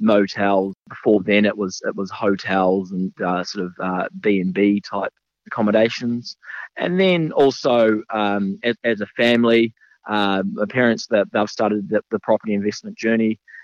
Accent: New Zealand; I'm originally from New Zealand, been working in property investment as a family trust for a number of years, almost as young as I can remember.

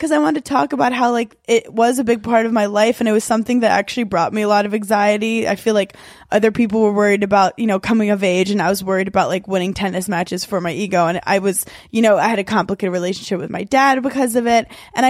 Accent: Brooklyn, New York, United States; I was born in Brooklyn, New York, mm-hmm. in Park Slope. It's like a nice neighborhood of like brownstones.

